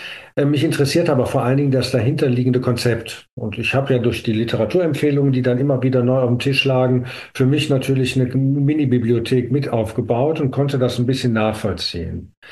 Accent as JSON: {"language": "German", "town": "Düsseldorf", "region": "North Rhine-Westphalia", "country": "Germany", "tie": "born or raised there", "said": "Ich bin kein gebürtiger Hahner, sondern bin Düsseldorfer und habe da eben meine Schule und so weiter gemacht."}